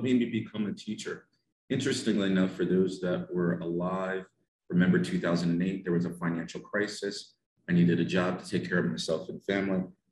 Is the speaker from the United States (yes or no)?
yes; United States; now in Saudi Arabia; South Korea, growing up in America, I had the opportunity to know a lot of South Koreans. So I ended up in Saudi Arabia for two primary reasons.